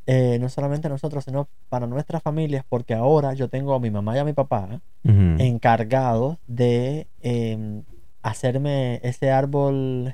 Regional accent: Camagüey, Cuba; Yo soy de Camagüey, de las Tunas de Santiago, y eso también explica que me gustan las congas, la tierra caliente

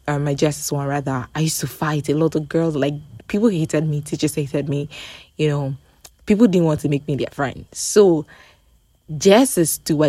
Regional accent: Port Harcourt, Rivers, Nigeria; So I grew up in Port Harcourt. Yeah, where pidgin was like very predominant.

